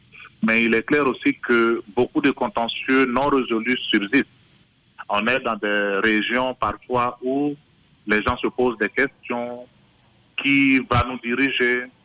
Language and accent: French; Côte d’Ivoire; Je pense qu'en tant qu'Ivoirien, il faut rester optimiste